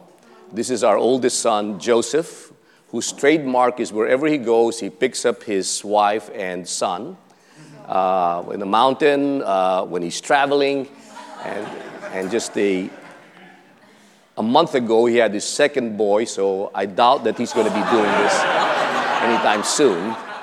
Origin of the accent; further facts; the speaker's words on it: Philippines; I grew up on Alexander Hamilton. I grew up as a child in the Philippines with a set of encyclopedia on Alexander Hamilton.